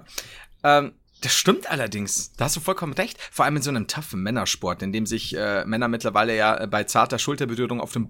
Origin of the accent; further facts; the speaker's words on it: Bavaria, Germany; ich bin Bayer, ich habe keine Wahl